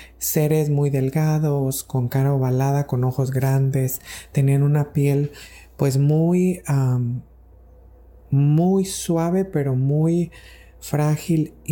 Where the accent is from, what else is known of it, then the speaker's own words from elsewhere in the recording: Mexico; yo era un niño y estaba en México, de donde soy, en mi pueblo